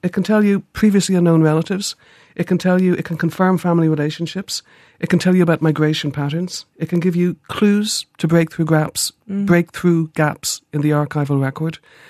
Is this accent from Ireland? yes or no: yes; Ireland; So this is what I love about Irish families and Irish, just being Irish, that kind of informality.